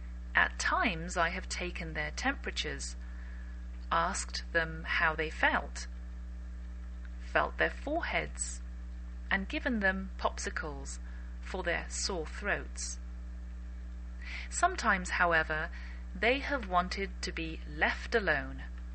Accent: England, United Kingdom; I'm English, and I bring you A Cup of English twice a week

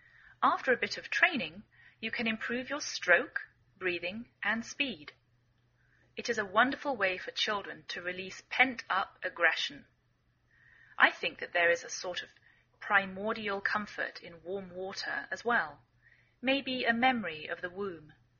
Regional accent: England, United Kingdom; now in United States

